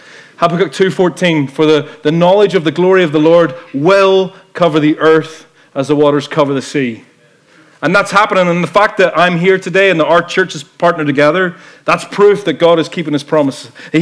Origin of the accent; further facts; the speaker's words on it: Ireland; I grew up in Ireland, as you probably know, and you can maybe tell from my accent. I grew up like Ty. I'm a redneck. I'm a hick. We have a word. We call it culchy. I'm a culchy, right?